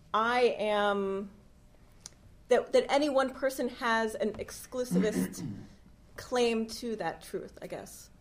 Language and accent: English; United States; I am an American Jew.